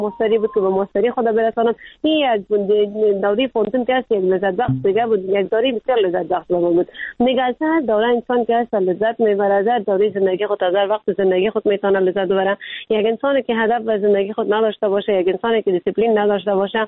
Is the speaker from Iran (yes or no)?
no; Afghanistan; ما خود افغان هستیم